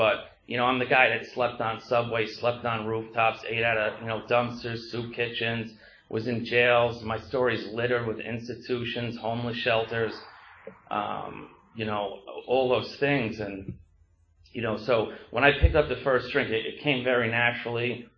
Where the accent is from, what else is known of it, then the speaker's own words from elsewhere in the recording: Bronx, New York, United States; I got sober in the Bronx. I'm from the Bronx, New York.